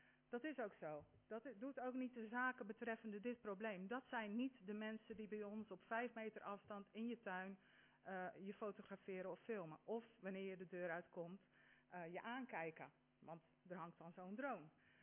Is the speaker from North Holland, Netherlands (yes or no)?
no; Kinderdijk, South Holland, Netherlands; Ik kom uit Kinderdijk, heel klein vlekje binnen onze mooie gemeente.